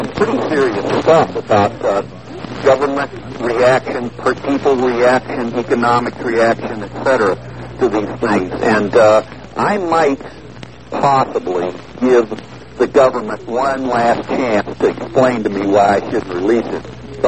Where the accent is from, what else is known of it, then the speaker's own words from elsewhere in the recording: United States; kind of embarrassingly threatened from your and my viewpoint as an American